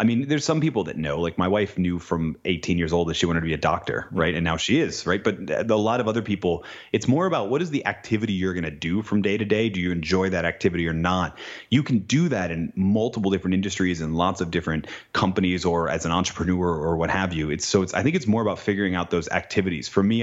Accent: New England, United States; I think other than, so I grew up in New England.

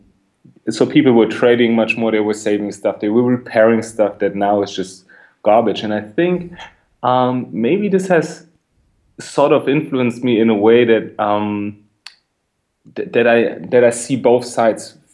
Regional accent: Berlin, Germany; You know, I grew up in East Berlin, and my mom is actually from the East, and I was born before the wall was down.

